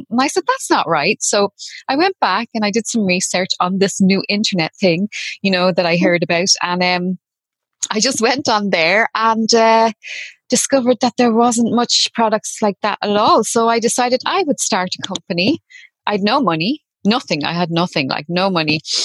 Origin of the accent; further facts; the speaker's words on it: Ireland; Obviously, I'm Irish.